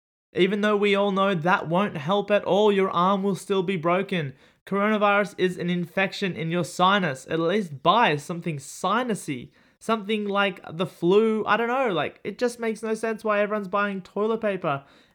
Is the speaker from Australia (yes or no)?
yes; Australia; I'll never be like this because I'm Australian and Americans are crazy. And then I'm watching these videos coming from my own country and I'm going, wow, we are just as bad as America.